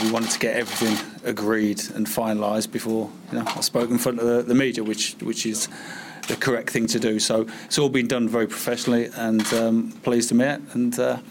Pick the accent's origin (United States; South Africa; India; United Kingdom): United Kingdom; Chorley, North West England; born there; Yeah, I was born in Chorley, so not too far. I've still got some family living in Preston.